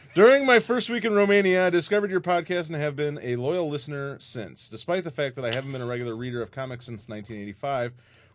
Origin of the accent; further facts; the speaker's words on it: Florida, United States; experience buying a comic was in 1985 at a local comic shop that had just opened a few months earlier in my hometown of Central Florida.